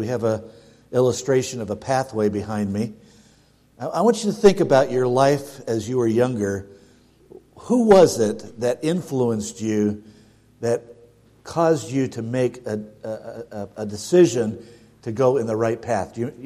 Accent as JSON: {"language": "English", "town": "Rochester", "region": "New York", "country": "United States", "tie": "born or raised there", "said": "As I was growing up in Rochester, New York"}